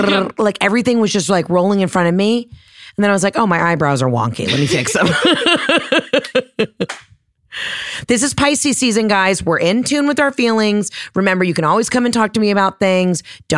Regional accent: Georgia, United States; But I, you know, I'm from Georgia.

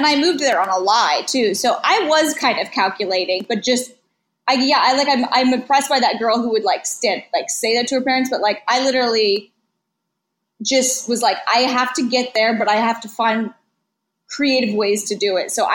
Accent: West Coast, United States; Well, I guess it's just because I'm from the West Coast.

